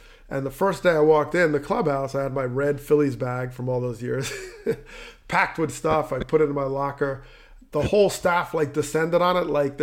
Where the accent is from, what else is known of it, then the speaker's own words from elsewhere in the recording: Teaneck, New Jersey, United States; Dave Winfield living in my hometown of Teaneck.